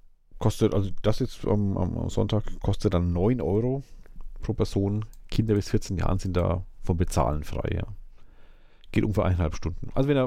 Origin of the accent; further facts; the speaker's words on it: Würzburg, Bavaria, Germany; als Würzburger würde ich mir nicht antun, so mal durch die Innenstadt schlappen